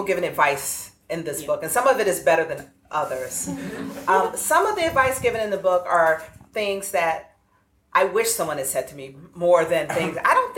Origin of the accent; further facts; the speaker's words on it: Atlanta, Georgia, United States; I grew up in the urban South. I grew up in Atlanta, a major city. My parents grew up in small Southern towns.